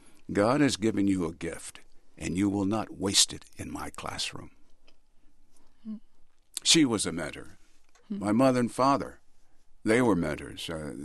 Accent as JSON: {"language": "English", "country": "United States", "said": "And being African American, I would be the critic, most critical of me, if I failed to do the best job possible with that story."}